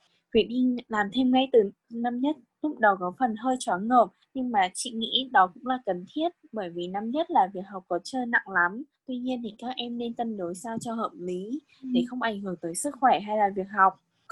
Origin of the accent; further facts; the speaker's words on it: Hanoi, Vietnam; chị sinh ra và lớn lên ở Hà Nội luôn, nên là bây giờ chị vẫn còn được ở cùng với gia đình và bố mẹ